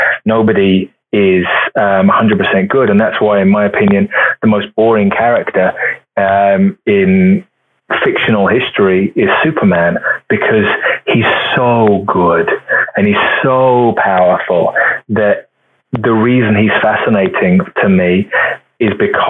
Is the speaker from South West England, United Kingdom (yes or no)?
no; Luton, East of England, United Kingdom; born there; I was born in Luton, which is 20 miles north of London. It's a town that is wonderful and also a little rough. It's a working class town. I kind of liken it, to Americans, to a sort of Detroit.